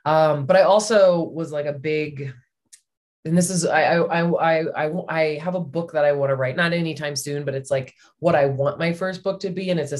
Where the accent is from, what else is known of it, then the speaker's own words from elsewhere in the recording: Delaware, United States; I grew up in Delaware, which is the first state. Some people don't know that. I've lived in a bunch of places.